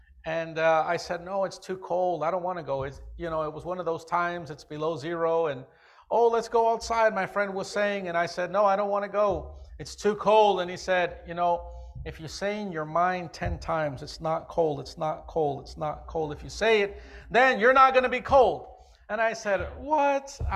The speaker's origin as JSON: {"language": "English", "town": "Chicago", "region": "Illinois", "country": "United States", "tie": "born or raised there", "said": "You know, growing up in the Illinois, Chicago area, When I was 11 or 12 years old, I was in school"}